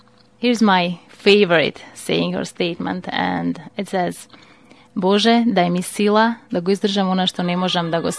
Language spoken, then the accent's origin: English; Skopje, North Macedonia; moved away as an adult; I was born in Macedonia, in its capital, Skopje, more than 25 years ago, where I was living till August 2000.